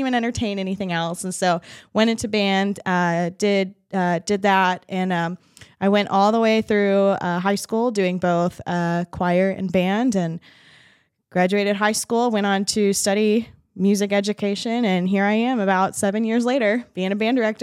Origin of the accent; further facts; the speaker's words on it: New Hampshire, United States; moved away; originally I'm actually from New Hampshire. It wasn't until about 2000 that my family and I made the move down here.